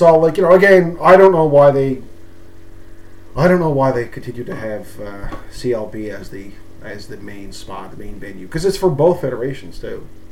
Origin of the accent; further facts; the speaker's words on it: Mount Pearl, Newfoundland and Labrador, Canada; I mean, again, we're from Mount Pearl. We would rather just stay in Mount Pearl.